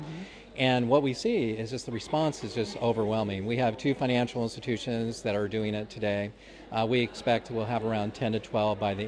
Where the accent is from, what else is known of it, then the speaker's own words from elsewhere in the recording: Oregon, United States; You know, I grew up in Oregon